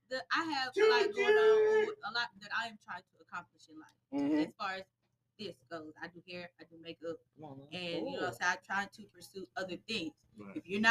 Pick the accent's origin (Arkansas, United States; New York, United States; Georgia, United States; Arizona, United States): Arkansas, United States; I'm from Arkansas.